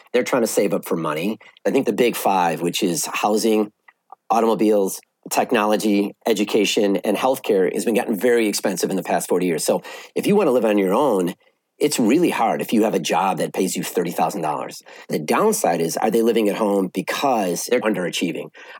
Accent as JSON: {"language": "English", "town": "Evanston", "region": "Illinois", "country": "United States", "tie": "born or raised there", "said": "Okay, so quick story. I grew up in Evanston. I was 11. I was at seventh grade, and me and my buddies took the red line to Wrigley Field to pay $9 for bleacher seats."}